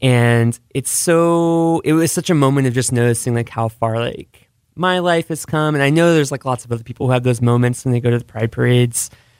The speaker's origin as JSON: {"language": "English", "town": "Austin", "region": "Texas", "country": "United States", "said": "I mean, I'm from Austin, you know?"}